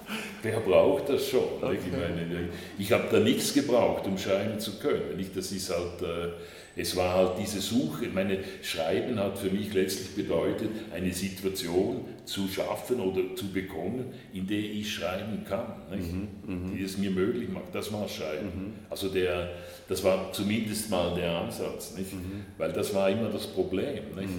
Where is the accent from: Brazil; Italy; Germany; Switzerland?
Switzerland; sondern ich war Schweizer, weil das, nicht, in der Schweiz gab es keine Russen